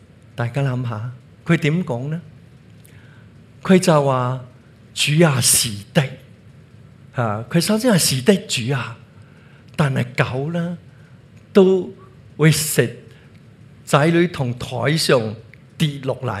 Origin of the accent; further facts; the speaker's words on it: Hong Kong; 因为我们香港人都是很流行这种配得的文化